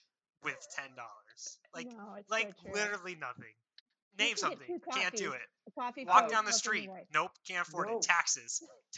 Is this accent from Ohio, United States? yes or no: no; Oregon, United States; I was like, yeah, but I'm from Oregon. So I don't have to pay that.